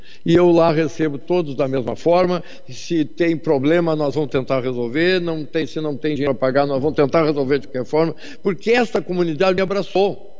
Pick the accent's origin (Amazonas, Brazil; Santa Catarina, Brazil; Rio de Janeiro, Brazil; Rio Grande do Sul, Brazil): Rio Grande do Sul, Brazil; São Sepé; born there; now in São José do Norte, Brazil; porque eu vivi mais tempo da minha vida aqui em São José do Norte do que lá onde eu nasci, na minha cidade natal de São Sepé. Eu estou há mais anos da minha vida aqui do que lá.